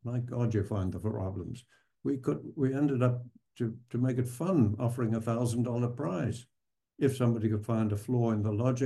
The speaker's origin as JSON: {"language": "English", "region": "England", "country": "United Kingdom", "accent": "English", "said": "They would attack me, my motive, my English accent, the cap I wore."}